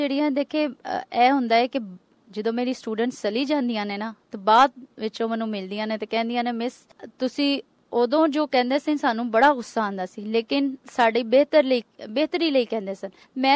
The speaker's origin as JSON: {"language": "Punjabi", "town": "Lahore", "region": "Punjab", "country": "Pakistan", "tie": "born or raised there", "said": "ਮੈਂ ਲਾਹੌਰ 'ਚ ਹੀ ਪੈਦਾ ਹੋਈ ਹਾਂ, ਸਮਨਾਬਾਦ ਵਿੱਚ ਰਹਿੰਦੀ ਹਾਂ"}